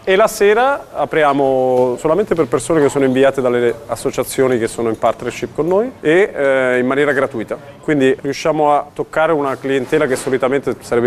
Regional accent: Milan, Lombardy, Italy; moved away as an adult; also born or lived in Norway / United States; now in Geneva, Switzerland; Mio papà è egiziano, mia mamma del sud Italia, campana, dell'Alto Casertano. Sono nato e cresciuto a Milano. Mi sono trasferito in Norvegia, mi sono trasferito negli Stati Uniti. Ho fatto un po' il giro del mondo.

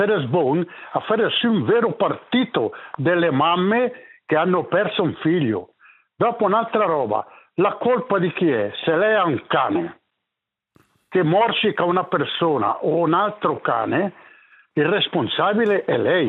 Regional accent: Ticino, Switzerland; mi parli come ticinese, come allevatore, come agricoltore, come membro di una società contro i lupi.

